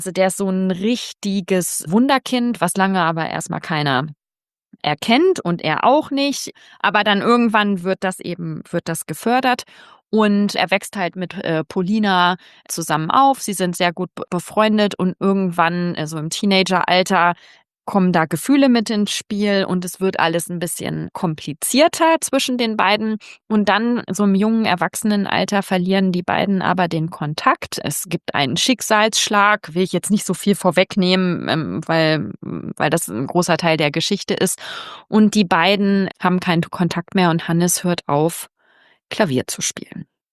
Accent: Braunschweig, Lower Saxony, Germany; Und ich komme ja aus Braunschweig. Also ich kenne so diese Ecken, die da beschreiben, und auch so die Landschaft ziemlich gut.

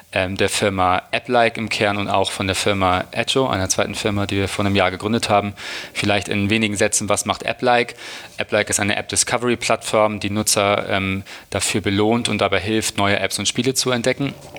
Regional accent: Hamburg, Germany

